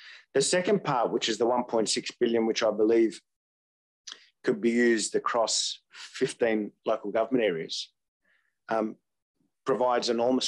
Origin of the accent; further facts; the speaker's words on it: Croydon, New South Wales, Australia; as a young boy growing up in Croydon, I remember going to Croydon Public School and we used to jump the fence